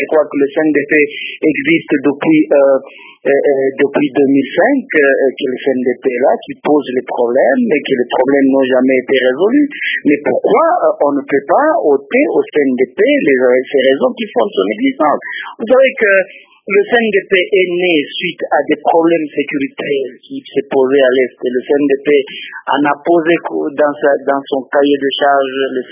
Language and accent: French; DR Congo; nous disons non, nous sommes tous des Congolais, nous sommes tous égaux devant la loi.